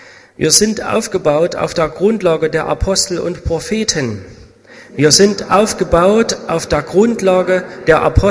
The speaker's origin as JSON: {"language": "German", "town": "Zwickau", "region": "Saxony", "country": "Germany", "said": "das ist meine liebe Frau Christiane. Wie schon gehört, wir kommen aus Zwickau."}